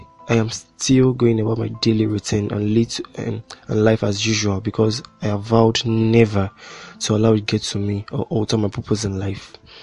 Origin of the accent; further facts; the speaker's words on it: Oyo, Nigeria; a 20-year-old student of UNILAG. I'm from Oyo State.